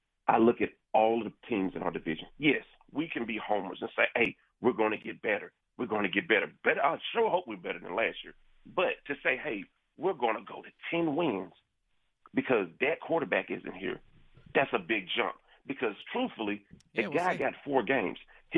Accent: Arkansas, United States; I grew up in Arkansas, and I had to watch the Cowboys.

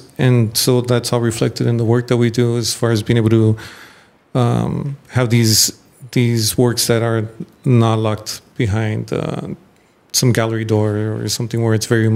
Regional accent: California, United States; I'm from San Gabriel Valley, some of the first things we saw were murals and graffiti. That was really our first exposure to art.

